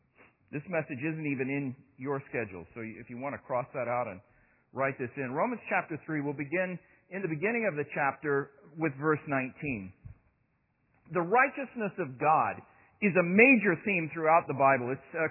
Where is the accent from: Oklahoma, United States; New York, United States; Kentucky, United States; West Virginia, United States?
Oklahoma, United States; Oklahoma City; born there; I was born in Oklahoma, born here in Oklahoma City.